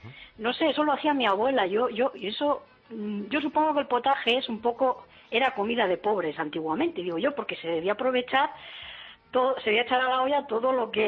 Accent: Osa de Montiel, Castilla-La Mancha, Spain; now in Andorra; yo soy de allí, soy de Osa de Montiel, de Albacete.

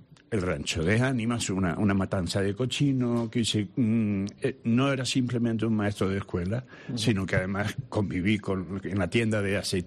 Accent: Valencian Community, Spain; Yo soy valenciano.

